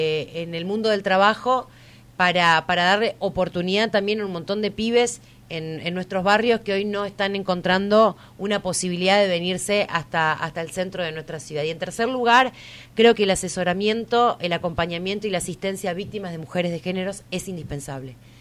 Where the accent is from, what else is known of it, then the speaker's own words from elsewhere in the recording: Chaco, Argentina; hemos sentido orgullo de decir que somos chaqueños y chaqueñas.